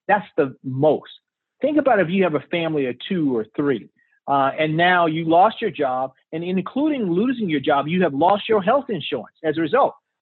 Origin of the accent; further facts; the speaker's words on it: Orangeburg, South Carolina, United States; I grew up in Orangeburg, where mustard is king.